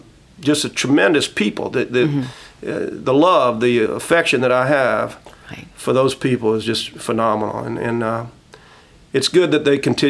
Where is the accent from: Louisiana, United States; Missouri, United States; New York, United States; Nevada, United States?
Louisiana, United States; Lafayette; And I grew up on Myrtle Place in Lafayette, and they did, you know, the family did also.